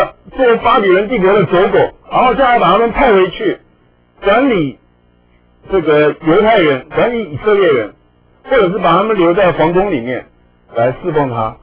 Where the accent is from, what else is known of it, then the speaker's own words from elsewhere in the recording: Taipei, Taiwan; 我记得小时候在台北这个上门街进信会，